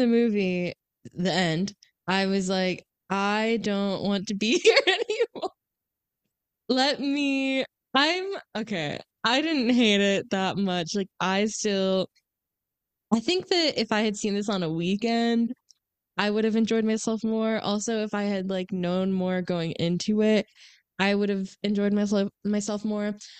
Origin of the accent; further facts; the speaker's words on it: Florida, United States; but it's lucky that we're from Florida, because imagine that you're not from Florida and you're watching this movie